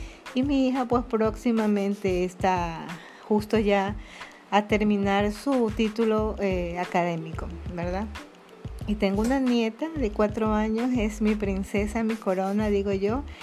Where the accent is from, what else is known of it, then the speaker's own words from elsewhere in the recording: Ecuador; moved away as an adult; now in Denizli, Turkey; soy de Ecuador. Aproximadamente tengo un año viviendo aquí en Denizli, Turquía, y me parece un lugar muy mágico, lindo, y espero seguir aquí.